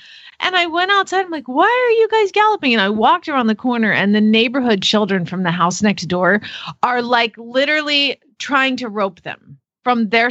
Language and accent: English; Phoenix, Arizona, United States; from Phoenix, Arizona